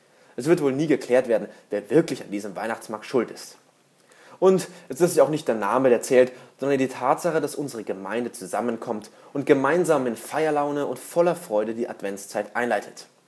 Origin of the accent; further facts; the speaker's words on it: Bavaria, Germany; Schon als kleines Kind, aufgewachsen in Oberbayern, wurde mir die Tradition unserer Heimat beigebracht.